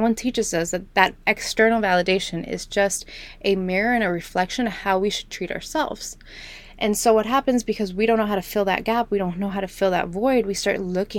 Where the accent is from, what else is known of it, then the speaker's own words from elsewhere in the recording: Miami, Florida, United States; But growing up in Miami, such a pretentious city, such a visual city, everyone's gorgeous, everyone's dressed to the T, everyone's beautiful.